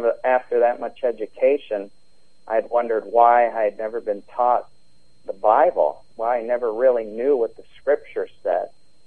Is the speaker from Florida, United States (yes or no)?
yes; Orlando, Florida, United States; also born or lived in Pennsylvania; Well, I grew up in Orlando down here. My parents moved down here when I was young, so I've been down in Florida most of my life. Originally from Pennsylvania